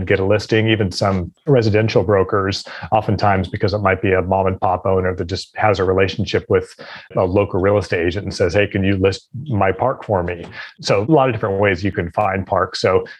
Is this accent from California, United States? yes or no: yes; San Jose, California, United States; I grew up in San Jose, California, went to San Jose State University, jumped into a corporate finance career, spent a few years working in the UK for this one particular company